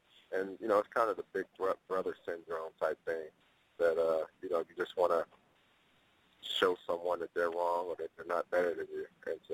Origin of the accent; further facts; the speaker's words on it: Pittsburgh, Pennsylvania, United States; I think mainly because I grew up in Pittsburgh and we played against the Steelers.